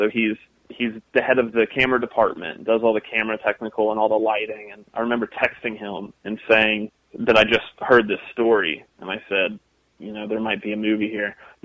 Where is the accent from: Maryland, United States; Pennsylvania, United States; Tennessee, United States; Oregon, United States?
Tennessee, United States; Johnson City; I grew up in Johnson City, Tennessee, the Tri-Cities area.